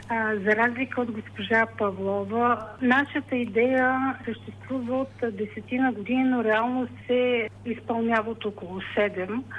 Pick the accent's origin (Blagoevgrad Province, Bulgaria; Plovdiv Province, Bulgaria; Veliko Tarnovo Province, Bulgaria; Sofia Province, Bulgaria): Sofia Province, Bulgaria; Koprivshtitsa; Създадахме нашето лятно приключение в Копривщица, защото сме от Копривщица, имаме идеята и разбирането, че всеки трябва да направи нещо за родното си място.